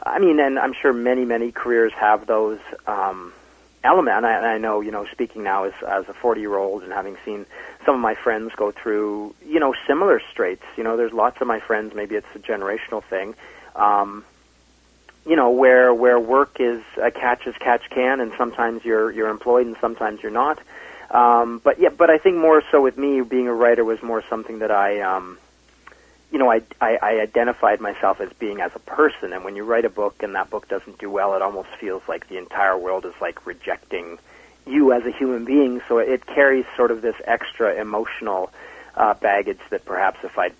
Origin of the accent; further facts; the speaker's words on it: St. Catharines, Ontario, Canada; also born or lived in Toronto / Ottawa / Calgary; my father was a banker, so we ended up moving around quite a bit, Ottawa, Calgary, and then, but I did spend sort of what I would consider my formative years, my teenage years, and somewhat beyond in St. Catharines.